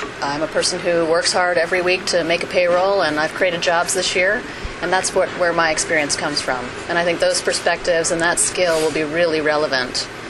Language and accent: English; Wilton, Maine, United States; Well, I'm also from the 2nd District. I grew up in Wilton, Maine